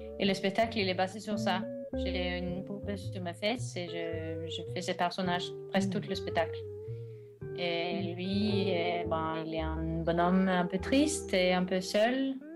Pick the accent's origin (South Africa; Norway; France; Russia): Norway; Je viens de la Norvège.